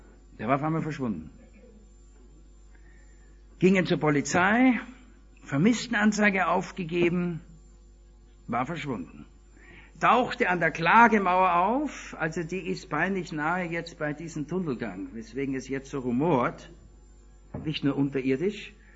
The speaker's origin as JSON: {"language": "German", "region": "Vienna", "country": "Austria", "tie": "born there", "said": "Ich bekenne es, obwohl gebürtiger Wiener, ich habe mehr oder weniger die Fäden zu meinem Heimatland verloren, kenne mich in anderen Landstrichen jetzt doch schon besser aus."}